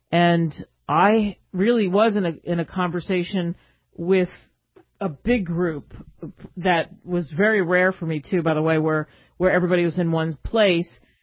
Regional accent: Cherry Hill, New Jersey, United States; And I grew up not too far from Atlantic City. I grew up in Cherry Hill, New Jersey.

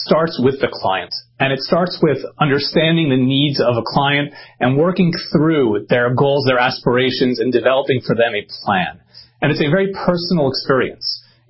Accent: Brooklyn, New York, United States; I grew up in Brooklyn, New York with my grandmother, grandfather, my great-grandmother. We all lived in a house together. And, you know, for them, they came in as immigrants to the country with nothing on their backs.

